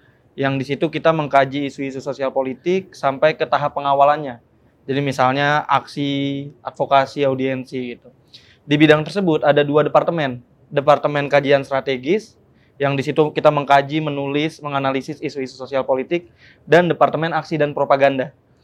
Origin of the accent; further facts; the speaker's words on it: Sukoharjo, Central Java, Indonesia; Saya asli dari Sukoharjo, Bang.